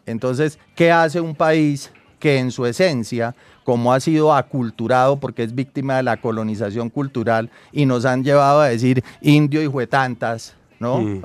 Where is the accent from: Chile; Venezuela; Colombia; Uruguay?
Colombia; eso de ser colombianos, que con los defectos y los vacíos, eso es parte de ser el colombiano de hoy.